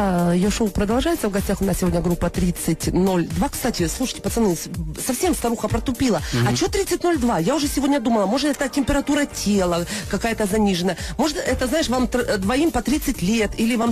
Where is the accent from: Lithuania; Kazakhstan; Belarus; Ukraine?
Ukraine; Kyiv; now in Moscow, Russia; и вы из Киева, и я из Киева.